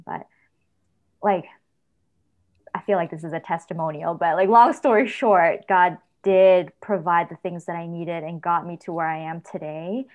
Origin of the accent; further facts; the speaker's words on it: Canada; Like, we grew up in Canada